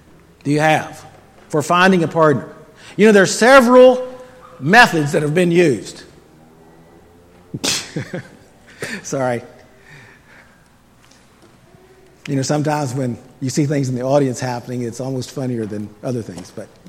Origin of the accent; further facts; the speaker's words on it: Harrisonburg, Virginia, United States; I grew up in Harrisonburg, Virginia area. My parents had lived in that community for generations, which meant that I was related to lots of people there.